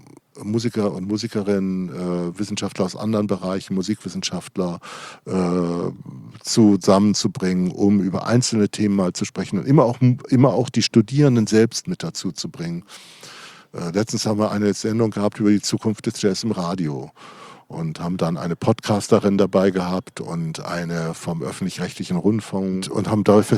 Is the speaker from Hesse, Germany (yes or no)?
yes; Darmstadt, Hesse, Germany; ich komme aus Darmstadt, das ist eine Stadt 30 Kilometer südlich von Frankfurt.